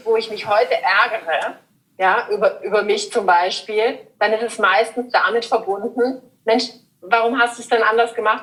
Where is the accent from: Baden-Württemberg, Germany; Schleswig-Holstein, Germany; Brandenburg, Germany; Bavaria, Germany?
Baden-Württemberg, Germany; Überlingen; mein persönlicher Lieblingsort ist meine Heimat in Überlingen, da am See oder auf dem See zu sein.